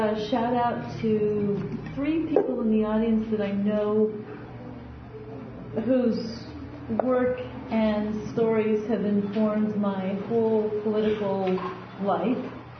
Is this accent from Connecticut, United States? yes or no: yes; New Haven, Connecticut, United States; moved away as an adult; now in New York, United States; But I came here from New Haven, Connecticut, when I was around like 1980